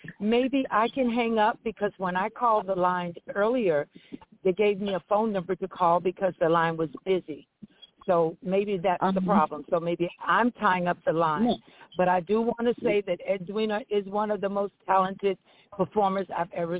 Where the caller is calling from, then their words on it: Florida, United States; I'm calling from Florida.